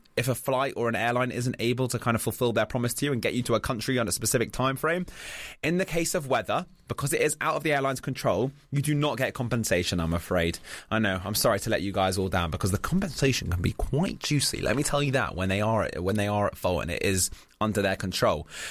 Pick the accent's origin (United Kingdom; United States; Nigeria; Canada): United Kingdom; London; But as a Londoner, I've never experienced this so badly myself.